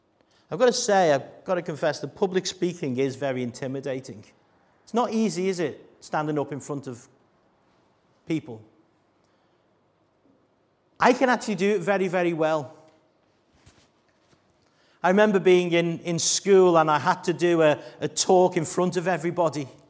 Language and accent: English; Bootle, North West England, United Kingdom; I can't speak for you because I come from Bootle.